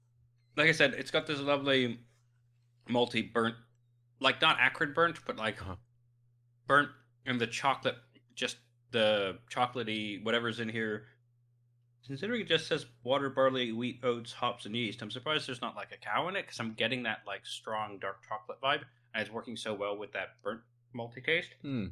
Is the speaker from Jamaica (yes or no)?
no; Canada; Maple and pecan are very Canadian flavors, maple obviously very famous, and frankly, my home country is having a time.